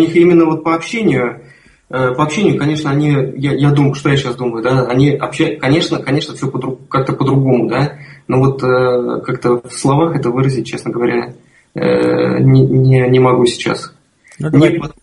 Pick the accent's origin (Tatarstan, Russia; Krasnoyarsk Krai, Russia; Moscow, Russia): Moscow, Russia; Я из Москвы приехал.